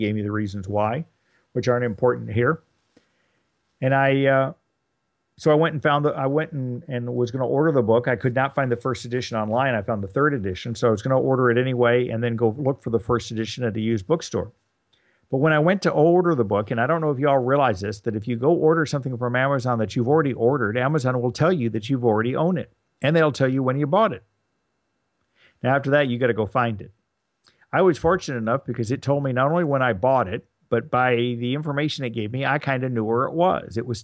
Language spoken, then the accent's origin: English; Dallas, Texas, United States; Dallas has always been my home. I've been born and raised in Dallas. So Dallas has always been home. Family's always been here.